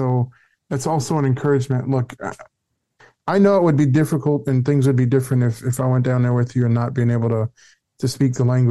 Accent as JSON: {"language": "English", "town": "New Orleans", "region": "Louisiana", "country": "United States", "tie": "born or raised there", "said": "I went down there to Laredo, and I grew up in New Orleans. So I grew up in a very multicultural area."}